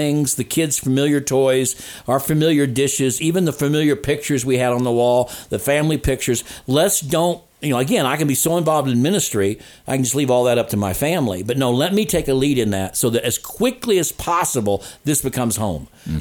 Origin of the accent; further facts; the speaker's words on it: Chillicothe, Missouri, United States; When I grew up in Chillicothe, Missouri, a town of 10,000 people, a county seat town, and my dad was the pastor of the church there